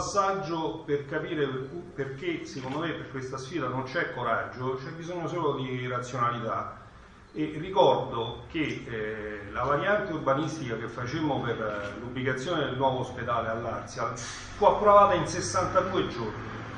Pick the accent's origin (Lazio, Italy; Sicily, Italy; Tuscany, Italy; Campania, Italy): Lazio, Italy; Latina; perché vengo da Latina, che è il capoluogo di provincia.